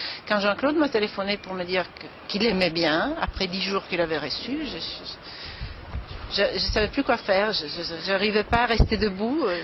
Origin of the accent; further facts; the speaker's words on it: Italy; now in Belgium; je suis italienne, j'habite en Belgique depuis 30 ans, donc je considère que je reste italienne, je suis quand même un petit peu belge